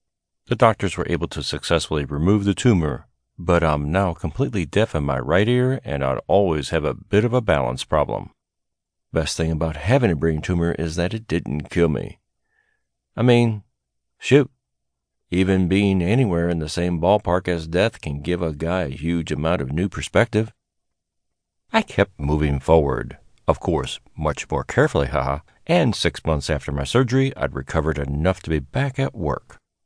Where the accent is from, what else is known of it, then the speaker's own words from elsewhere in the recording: Yakima, Washington, United States; I was born in 1970 in Yakima, Washington, a town a couple of hours southeast of Seattle.